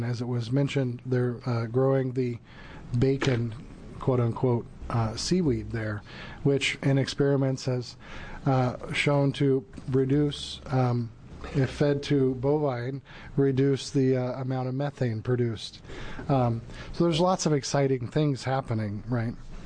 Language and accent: English; Port Orford, Oregon, United States; I am a third-generation resident of Port Orford I grew up on the Elk River in Port Orford, fishing the Elk River in Port Orford.